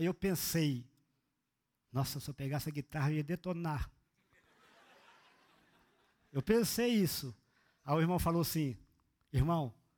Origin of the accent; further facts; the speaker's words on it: Belo Horizonte, Minas Gerais, Brazil; eu sou lá de BH, terra do Uai, que quer dizer unidos no arrebatamento da igreja.